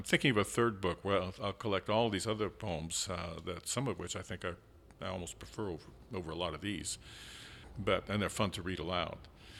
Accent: San Francisco, California, United States; I grew up in San Francisco. Our house was just a block and a half from the ocean. So I spent a lot of time at Ocean Beach with my brother and sisters and so forth.

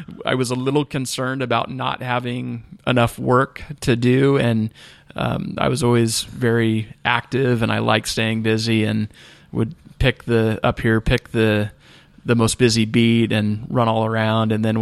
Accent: Shingletown, California, United States; also born or lived in Redding; I actually was born and raised here in Shasta County. There you go. Born in Redding, lived here when I was young, went to elementary school for a couple of years, and then moved up to Shingletown.

